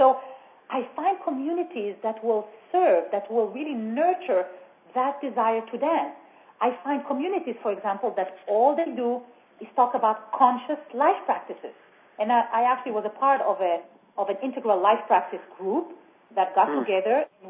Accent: Israel; When I lived, I grew up in Israel, and I in a really very power-dominated, fear-based society. It's a country that's war-ridden.

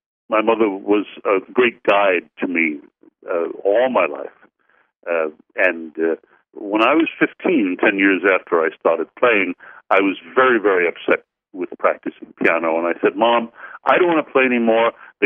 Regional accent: New York City, New York, United States; born there; I was born in New York City on September 11th. 9/11 of all days, but I came first, 1946.

